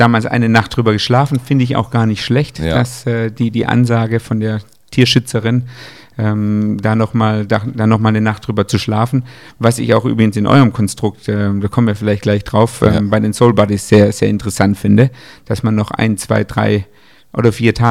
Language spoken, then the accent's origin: German; Pforzheim, Baden-Württemberg, Germany; now in Northern Germany; Ich komme aus Pforzheim